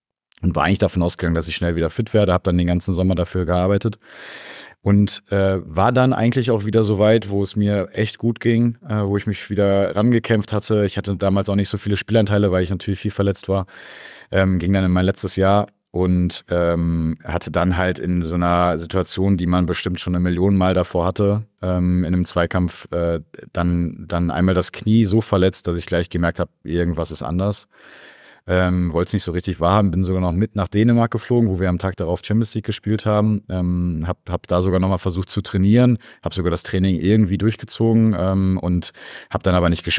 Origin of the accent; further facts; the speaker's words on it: Marienheide, North Rhine-Westphalia, Germany; Ich war so ein richtiges Landei. Also ich bin zwar in Gummersbach geboren, aber in einem Nachbarort, Marienheide heißt das, aufgewachsen. Ist wirklich ein ganz, ganz kleiner Ort und da auch nochmal so wirklich am Rand, daneben Felder, ganz viel Wald, Bauernhöfe gegenüber.